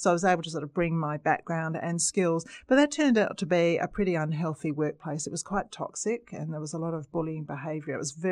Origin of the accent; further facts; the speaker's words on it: London, United Kingdom; So I left school, began my nurse training. I'm from London.